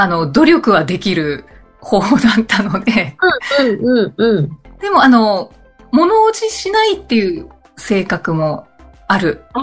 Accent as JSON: {"language": "Japanese", "region": "Kyushu", "country": "Japan", "moved": "yes", "lives_now": "Tokyo, Japan", "said": "実家を出て、はい、実家がある九州から東京に上京して"}